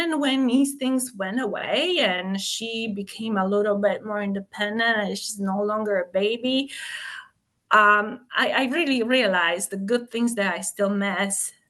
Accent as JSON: {"language": "English", "town": "Lublin", "region": "Lublin Voivodeship", "country": "Poland", "tie": "born or raised there", "lives_now": "Milwaukee, United States", "said": "where I can bridge a gap between my two homes, which is Milwaukee now for sure, and Lublin, and that's my hometown in Poland."}